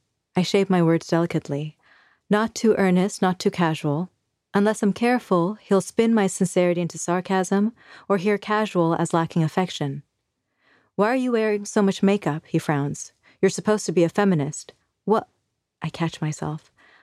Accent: Bangladesh; So I am from Bangladesh. I was born there in 1983

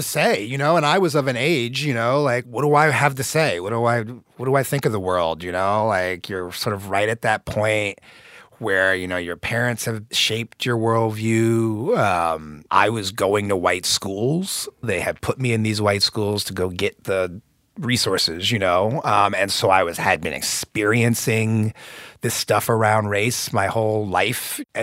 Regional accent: Indianapolis, Indiana, United States; I grew up in Indianapolis.

